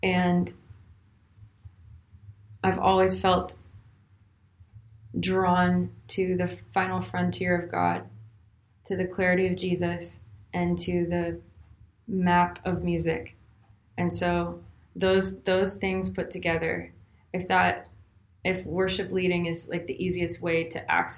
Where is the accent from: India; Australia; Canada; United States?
Canada; growing up in Canada too, worship leading, quote unquote, isn't a career path for anybody.